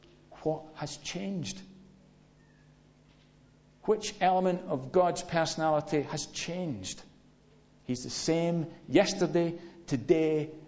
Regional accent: United Kingdom; I mean, we're British.

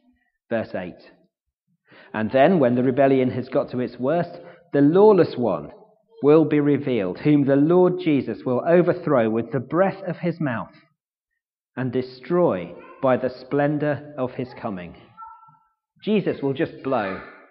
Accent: United Kingdom; We're British after all, most of us.

